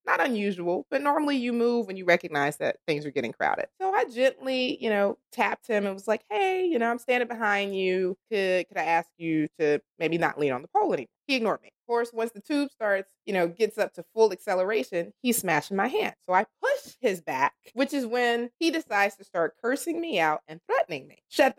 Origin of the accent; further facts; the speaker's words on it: the South, United States; Like, and so my thing is, I'm from the South